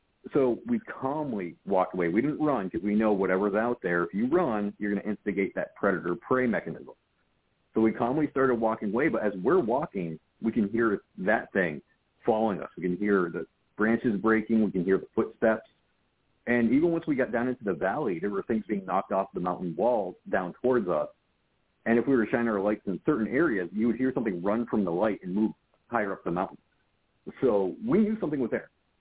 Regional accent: New England, United States; I come from a family of hunters. So growing up in New England, we know what bears sound like, okay?

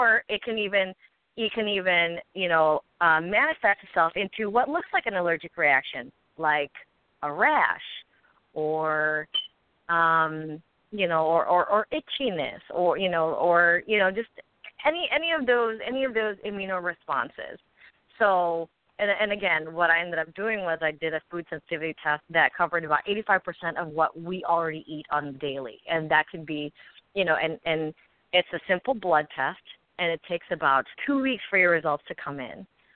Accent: Philippines; You know, I'm Filipino.

